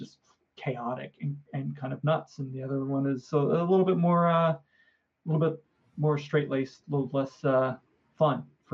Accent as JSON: {"language": "English", "region": "Florida", "country": "United States", "tie": "born or raised there", "said": "Look, I grew up in Central Florida. It is my God-given right to hate Miami."}